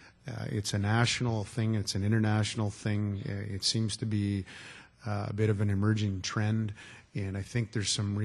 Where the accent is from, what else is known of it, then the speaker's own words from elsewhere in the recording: Saskatchewan, Canada; I'm from Saskatchewan, so I don't know all the details in relation